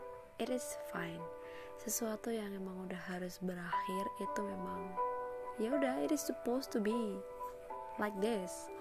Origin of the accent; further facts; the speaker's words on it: Indonesia; English is a second language; I just want to switch my language with Indonesian language because I'm from Indonesia.